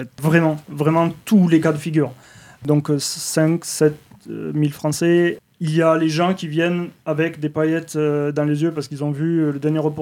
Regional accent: Toulouse, Occitanie, France; Moi, bon, je viens du sud de la France, mais pas de ce côté, pas de ce sud-là. Et les gens comprennent pas quand ils disent ah tu viens du sud, tu viens de Nice. Non, je viens de Toulouse.

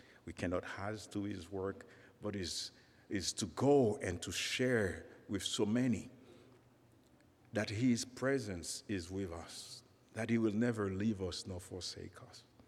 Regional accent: Haiti; English is a second language; And I'm from Haiti

